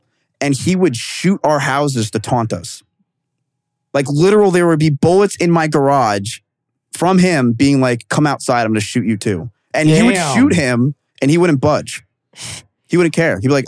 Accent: New Jersey, United States; Like that's what when I grew up in Jersey, everyone was always like, the mob, this and that.

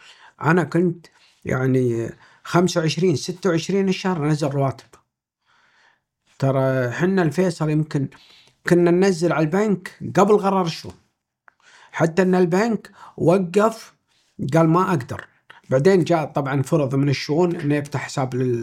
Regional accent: Kuwait; لا والله احنا كويتيين أبا عن جد

